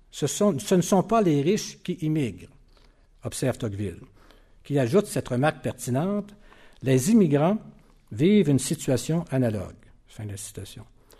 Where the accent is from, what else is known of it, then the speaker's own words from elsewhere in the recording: Montmagny, Quebec, Canada; born there; je dis ça avec beaucoup de fierté parce que c'est ma région d'origine, je suis né à Montmagny.